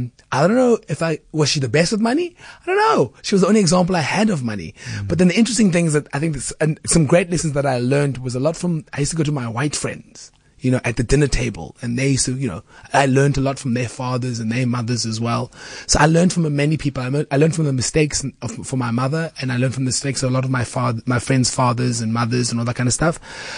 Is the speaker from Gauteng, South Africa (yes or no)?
no; Gugulethu, Western Cape, South Africa; You know, I grew up in Kukuletu.